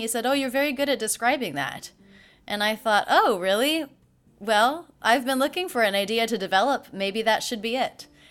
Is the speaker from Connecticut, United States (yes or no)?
no; New York City, New York, United States; from New York City.